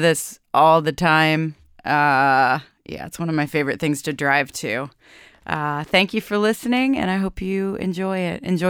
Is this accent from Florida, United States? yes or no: no; Dayton, Ohio, United States; I was actually born and I grew up in Dayton, Ohio, so I had to give a little shout out to one of my hometown bands.